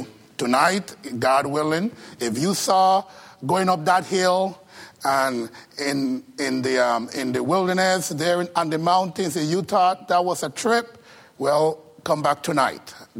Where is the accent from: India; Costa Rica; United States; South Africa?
Costa Rica; English is a second language; I'm originally from Costa Rica, so that's the reason for the accent.